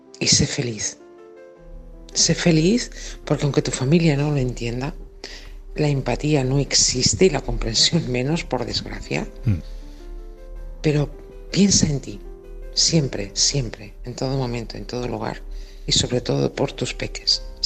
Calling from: Málaga, Andalusia, Spain; de Málaga.

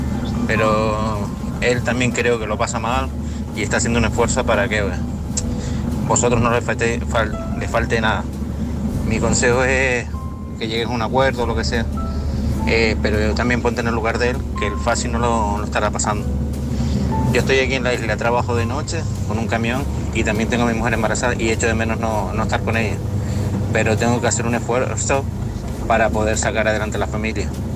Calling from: Tenerife, Canary Islands, Spain; de Tenerife.

